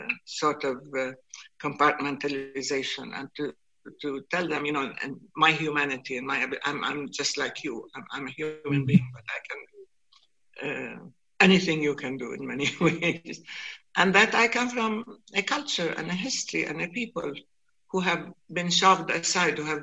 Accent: Palestine; I would say I came from Palestine, they would say Pakistan, of course, and I'd say no, Palestine.

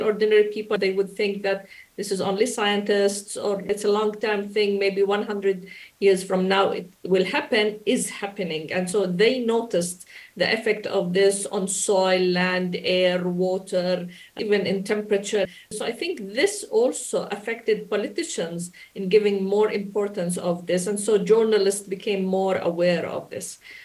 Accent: Jordan; I'm Jordanian from Palestinian originally

